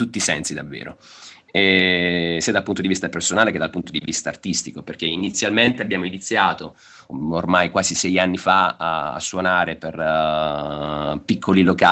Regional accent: Apulia, Italy; now in Bologna, Italy; Io sono un pugliese, si sentirà dal mio accento

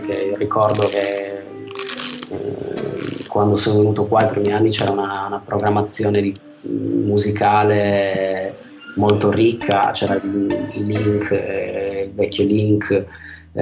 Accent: Cagliari, Sardinia, Italy; now in Bologna, Italy; mi sono trasferito qui a Bologna nel 2000. Io sono originario di Cagliari, in Sardegna.

